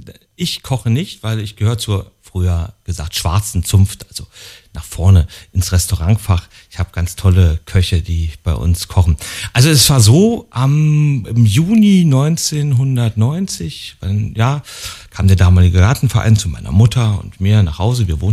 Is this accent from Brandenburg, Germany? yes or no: yes; Potsdam, Brandenburg, Germany; Also ich bin 1970 tatsächlich hier in Potsdam geboren und am Pfingstberg aufgewachsen, in der Höhenstraße. Also bin ich tatsächlich sozusagen Pfingstberger, der also bis zum Fall der Mauer einseitig eingemauert war.